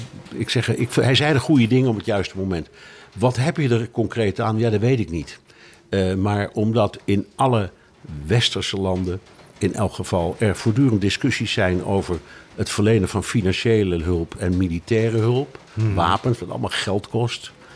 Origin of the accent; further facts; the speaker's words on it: Netherlands; ik blijf een Hollander